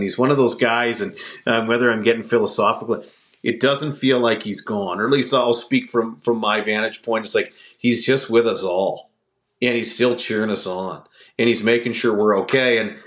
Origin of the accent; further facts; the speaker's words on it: Canada; as a Canadian